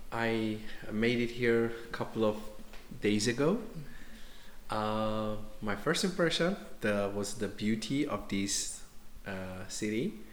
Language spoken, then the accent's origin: English; Bandar Abbas, Hormozgan, Iran; English is a second language; I'm from Iran, from south of Iran. It's Bandar Abbas, a seaside town next to Persian Gulf, and we have lovely beaches and beautiful islands back there. Yeah. I am in Jena, Germany